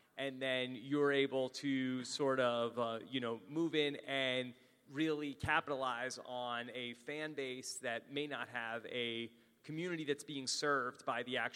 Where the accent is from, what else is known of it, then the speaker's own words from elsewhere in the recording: New York, United States; Growing up in New York, I listened to a ton of sports talk radio and WFAN in New York